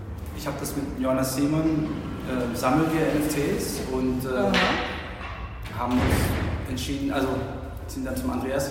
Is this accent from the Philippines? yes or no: yes; Philippines; also born or lived in Germany; now in Frankfurt, Germany; Also ich bin Deutsch und Filipino, bin hier geboren und bin auf den Philippinen aber aufgewachsen, bin seit 15 Jahren wieder in Deutschland. Mein Background hier in Frankfurt ist